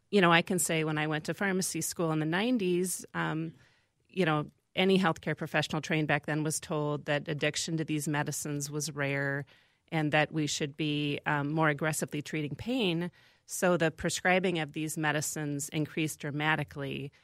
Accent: Van Horn, Iowa, United States; I grew up in a small town in Iowa, Van Horn, Iowa, population about 600 these days.

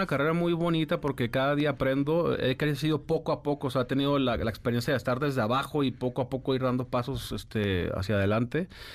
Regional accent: Tijuana, Baja California, Mexico; en la época cuando empecé a conocer la calle en mi adolescencia en Tijuana

